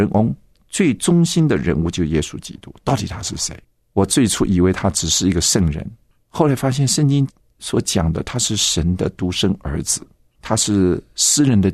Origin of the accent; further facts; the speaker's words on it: Shanghai, China; 因为我是生在上海在上海那个时代不太可能对宗教信仰有任何的了解可是呢也蛮特殊的就是我记得那个时候，因为我单独住在上海，我父母亲已经去了香港